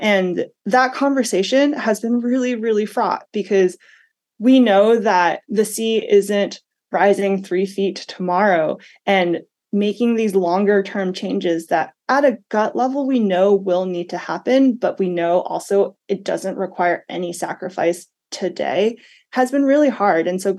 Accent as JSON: {"language": "English", "region": "Massachusetts", "country": "United States", "said": "I'm from Massachusetts, and I think of all the privatized beaches in Massachusetts"}